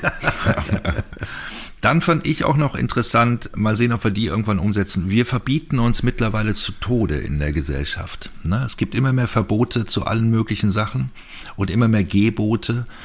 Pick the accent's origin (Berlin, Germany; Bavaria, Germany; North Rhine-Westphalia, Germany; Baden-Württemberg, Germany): North Rhine-Westphalia, Germany; Ist Dorf, richtig Dorf. Mhm. Ja. Also es lag zwischen zwei Städten, zwischen Bad Münstereifel und Euskirchen, die beide größer sind, aber das Dorf, wir hatten eine Telefonzelle und einen Briefkasten.